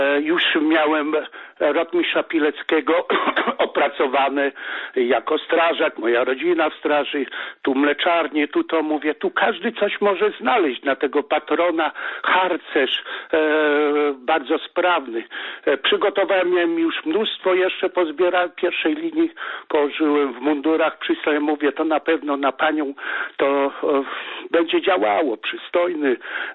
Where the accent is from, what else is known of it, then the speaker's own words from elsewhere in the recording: Kościerzyna, Pomeranian Voivodeship, Poland; now in Bergisch Gladbach, Germany; Dzwonię z Niemiec, miejscowości Bergisch Gladbach. Z Polski pochodzę, z Kaszub, z trudnego terenu, Kościerzyna.